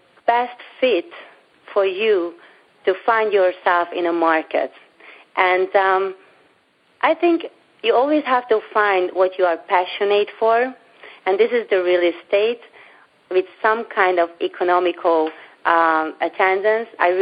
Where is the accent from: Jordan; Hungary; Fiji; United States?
Hungary; English is a second language; Okay. So I'm from Europe. I'm Hungarian.